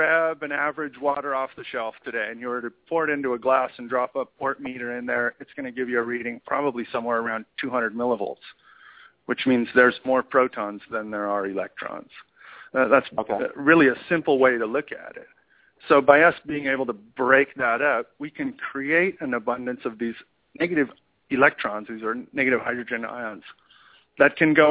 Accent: California, United States; He's from down in my hometown down there in Orange County.

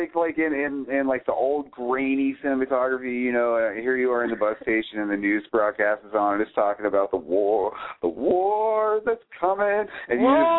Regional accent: Oregon, United States; also born or lived in Seattle, United States; I was born in Seattle. I spent a lot of my time growing up in the rainforests of Oregon, and I love the rain, and it draws me outside.

